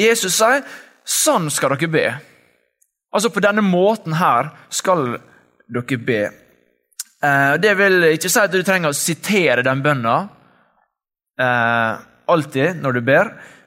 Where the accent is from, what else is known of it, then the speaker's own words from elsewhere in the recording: Godøya, Møre og Romsdal, Norway; now in Oslo, Norway; Jeg kommer fra Godøya. … Jeg har gått på Vestborg, og nå studerer jeg på Fjellag i Oslo, teologi.